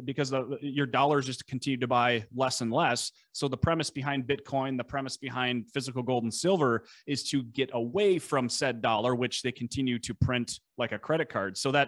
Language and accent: English; Minnesota, United States; accent: Scandinavian; if you can hear my lovely Scandinavian accent, we're we're in Buffalo, Minnesota.